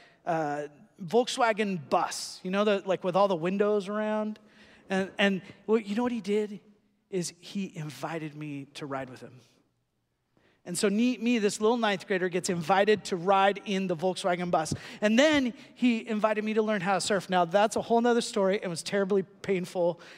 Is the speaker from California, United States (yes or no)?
yes; Huntington Beach, California, United States; I grew up in Huntington Beach, and so they were all surfers.